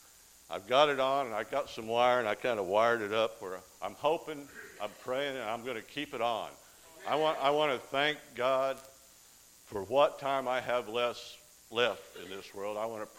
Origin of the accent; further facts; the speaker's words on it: Texas, United States; I started thinking back to when I grew up in West Texas and Mama took us to church.